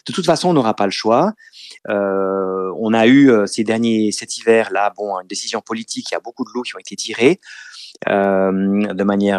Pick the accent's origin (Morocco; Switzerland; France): Switzerland; ça fait bizarre parce qu'on a perdu chez nous en Suisse l'habitude de vivre avec les loups.